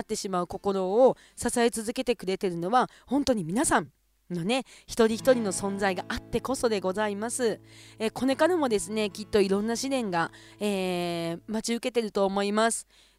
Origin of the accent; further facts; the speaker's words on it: Kushiro, Hokkaido, Japan; オイラとはその5ヶ月後の2015年の1月の3日地元釧路の